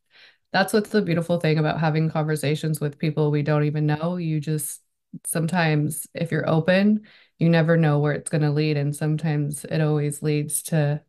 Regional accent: California, United States; I'm from Northern California. And so when I moved down here, it was like everyone around me had them.

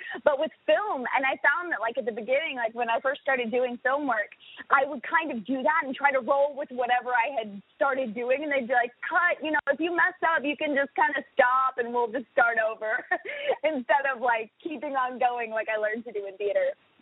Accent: Birmingham, Alabama, United States; now in Los Angeles, United States; So I was doing kind of community theater in my hometown in Birmingham, Alabama.

